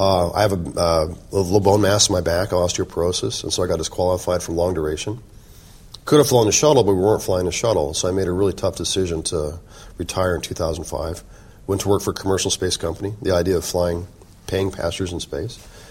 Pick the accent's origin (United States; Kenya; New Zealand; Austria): United States; Colorado; also born or lived in Oklahoma; I was born in Oklahoma, but I moved away early on. My heritage and my Chickasaw heritage comes from my mother's side of the family. My great-grandmother's full-blood Chickasaw. But I've always been very proud of my heritage, but I grew up outside of the tribe. I lived in Colorado.